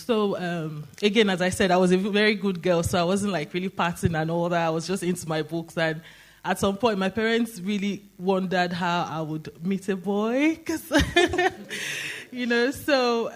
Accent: Nigeria; born there; I was born in Nigeria, as most of you know, and so I was born into a very Christian family.

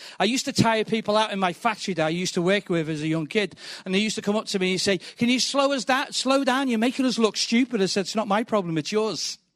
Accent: Birkenhead, North West England, United Kingdom; I am not from London. Right, I think the accent might give it away, but I can talk like this if I need to. So I'm originally from Birkenhead, Liverpool area.

